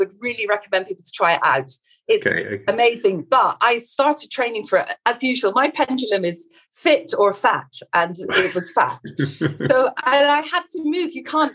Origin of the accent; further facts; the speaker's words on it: Edinburgh, Scotland, United Kingdom; now in Morocco; I'm actually from Scotland, I'm from Edinburgh, but I came to Morocco in 2014